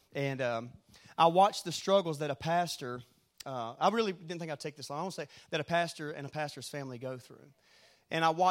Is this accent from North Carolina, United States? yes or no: yes; North Carolina, United States; And at that time, especially in the South, we're from North Carolina, that wasn't incredibly accepted.